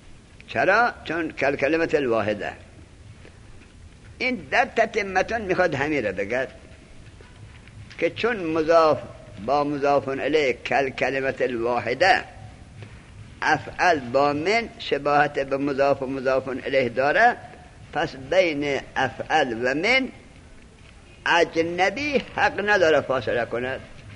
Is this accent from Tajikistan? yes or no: no; Afghanistan; چرا؟ چون من افغانیم، اینم افغانی